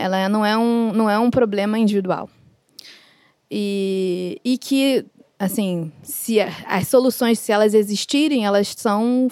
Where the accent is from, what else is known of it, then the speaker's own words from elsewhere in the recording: Brazil; now in Porto, Portugal; eu sou brasileira, designer, curadora, editora e residente aqui do Porto há 4 anos.